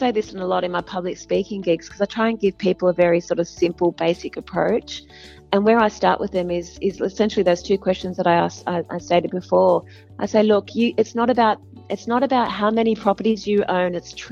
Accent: Sydney, New South Wales, Australia; I grew up in Sydney's western suburbs.

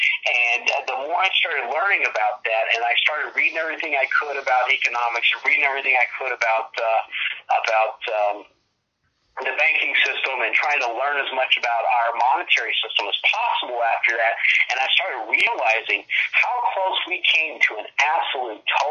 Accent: Kentucky, United States; and I'm originally from you guys' neck of the woods. I'm from Kentucky originally.

